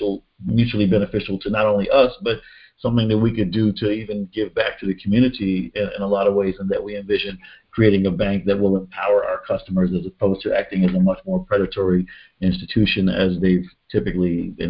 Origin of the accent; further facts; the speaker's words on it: Philadelphia, Pennsylvania, United States; I'm a black man in America. I grew up in Philly. I never lived in a safe space.